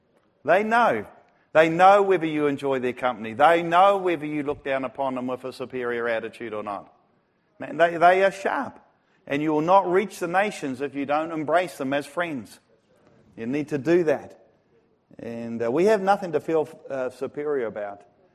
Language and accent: English; Ireland; because, you know, I'm Irish.